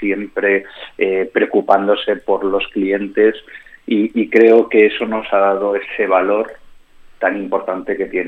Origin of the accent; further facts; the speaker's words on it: Ibiza, Balearic Islands, Spain; como buen ibicenco te diría que somos los número uno